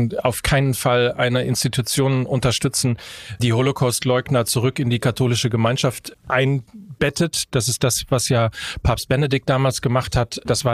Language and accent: German; North Rhine-Westphalia, Germany; weil ich ja sehr katholisch groß geworden bin. Ich komme ja aus Ostwestfalen